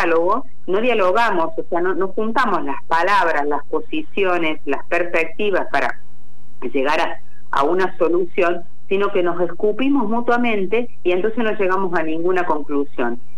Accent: Argentina; nosotros en realidad creemos, y más si somos argentinos, que lo sabemos todo y que lo vemos todo

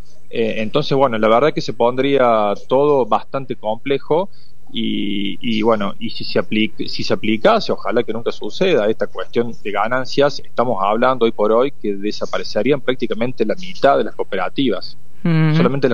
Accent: Córdoba, Argentina; nosotros venimos de una zona, o los que somos del interior de Córdoba, del noreste, una cuenca lechera importantísima, la más importante a nivel nacional seguramente, bueno, y todos hemos nacido, digamos, al calor de lo que fue Sancor

